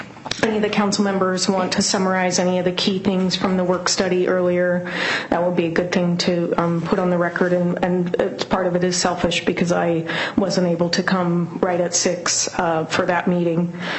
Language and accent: English; Black Diamond, Washington, United States; now in Bellevue, United States; I'm from Bellevue, and originally from Black Diamond.